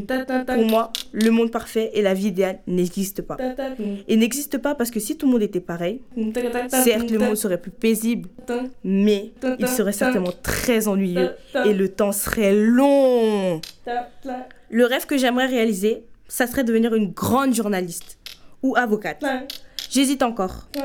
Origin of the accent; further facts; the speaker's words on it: Kinshasa, DR Congo; J'ai grandi au Congo, à Kinshasa plus précisément, avec mes deux parents côte à côte.